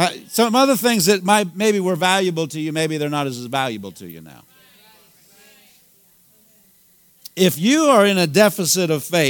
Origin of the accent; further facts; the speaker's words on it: Pennsylvania, United States; I grew up in Pennsylvania, and there was Amish here too.